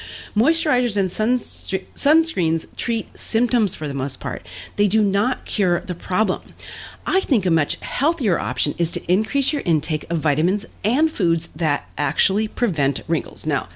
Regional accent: Midwest, United States; I grew up in the Midwest, and I remember clearly in my mind

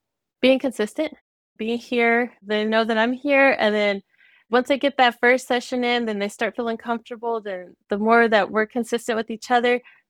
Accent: Monahans, Texas, United States; I grew up in Monahans most of my life, so being able to bring mental health back to Monahans specifically

